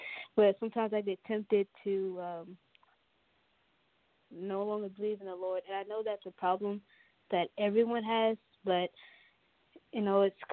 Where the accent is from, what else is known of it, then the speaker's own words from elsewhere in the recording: Lake Charles, Louisiana, United States; Well, I'm from Lake Charles, and I am actually 12 years old.